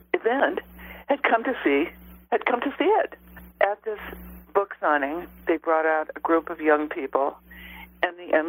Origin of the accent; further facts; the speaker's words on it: Arizona, United States; I grew up in Arizona. I know how the desert smells. I know the distances. I know the towns.